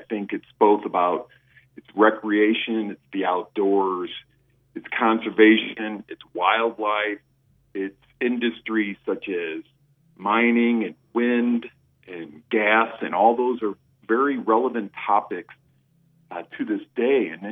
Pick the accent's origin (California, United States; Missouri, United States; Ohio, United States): Missouri, United States; it was just something I hadn't seen growing up in Missouri.